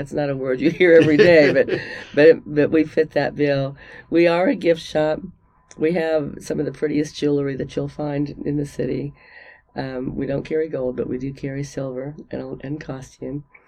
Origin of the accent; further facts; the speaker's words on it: Florida, United States; also born or lived in Boston, United States; now in Hot Springs, United States; Originally, I'm from Florida. However, I spent about 4 years in Boston, Massachusetts.